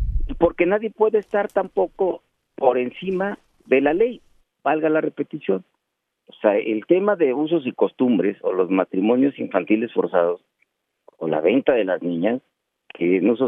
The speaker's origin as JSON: {"language": "Spanish", "region": "Guerrero", "country": "Mexico", "said": "yo soy senador guerrerense, además soy de la Costa Chica, soy de la zona Musga."}